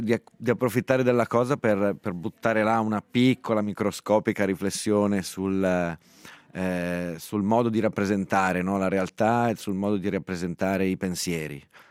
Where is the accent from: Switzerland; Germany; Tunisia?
Switzerland; in quanto svizzero io ho letto molto presto Dürrenmatt e Frisch.